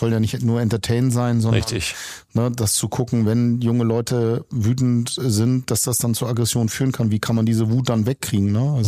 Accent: North East England, United Kingdom; accent: Geordie; Ich habe so einen derben Akzent gesprochen. Geordie heißt er, oben im Norden von England.

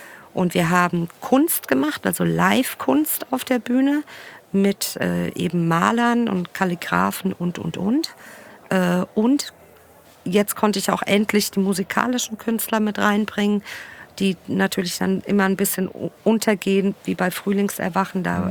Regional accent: Frankfurt, Hesse, Germany; also ich selber bin aus Bonames, Ben-Gurion

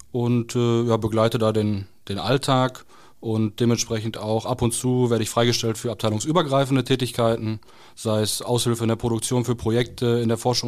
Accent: Aachen, North Rhine-Westphalia, Germany; Mein Lieblingsverein, auch da, wo ich herkomme, Alemannia Aachen

